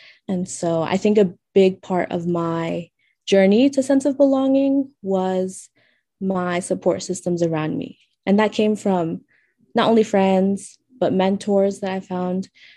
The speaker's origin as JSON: {"language": "English", "town": "Harrisonburg", "region": "Virginia", "country": "United States", "tie": "born or raised there", "said": "I was born and raised in Harrisonburg, so I'm a townie."}